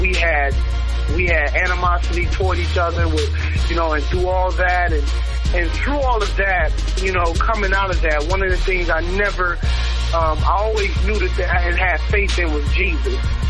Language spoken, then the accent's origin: English; Memphis, Tennessee, United States; born there; I grew up a PK. I grew up in the streets. I was born in Memphis, Tennessee.